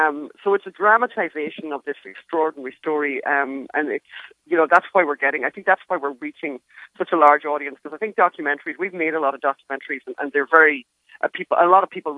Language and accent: English; Ireland; Oh, God, I don't know how to explain how we're Irish filmmakers